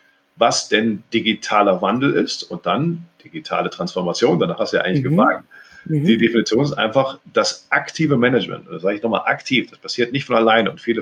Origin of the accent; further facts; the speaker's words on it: Cologne, North Rhine-Westphalia, Germany; als Kölner vergleiche ich das gerne mit diesem Karnevalsproblem.